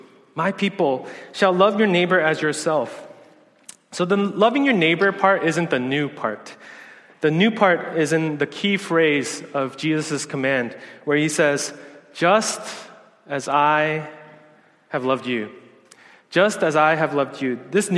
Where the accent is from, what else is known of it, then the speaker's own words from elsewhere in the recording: New York City, New York, United States; As I shared, I grew up in New York City